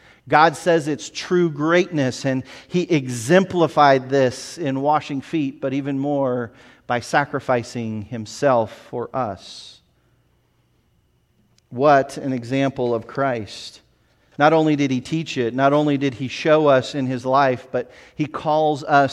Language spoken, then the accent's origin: English; United States; And as an American from outside of the particular, you know, city they were living in, seen as wealthy and seen as well-educated